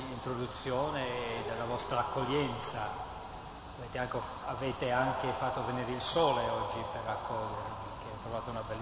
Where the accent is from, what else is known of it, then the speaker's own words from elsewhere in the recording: Philadelphia, Pennsylvania, United States; Italian is a second language; Io vengo dagli Stati Uniti, vengo da Philadelphia